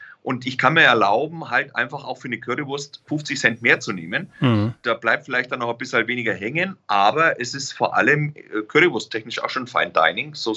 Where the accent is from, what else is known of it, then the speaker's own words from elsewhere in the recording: Bavaria, Germany; jetzt komme ich ja aus Franken